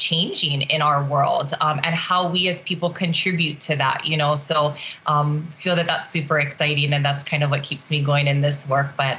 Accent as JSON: {"language": "English", "region": "Hawaii", "country": "United States", "tie": "born or raised there", "said": "I am a Big Island girl, born and raised on Hawaii Island, out in Honolulu."}